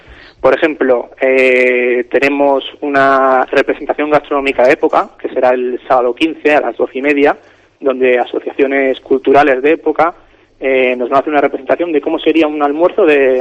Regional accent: Santander, Cantabria, Spain; Los que somos de Santander estamos ya más acostumbrados

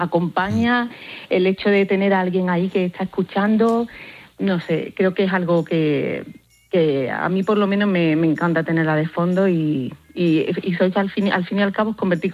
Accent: Lebrija, Andalusia, Spain; now in Madrid, Spain; vivo en Madrid, llevo desde el 2010 en Madrid, pero en realidad soy de Lebrija, Sevilla. Un beso para mi pueblo.

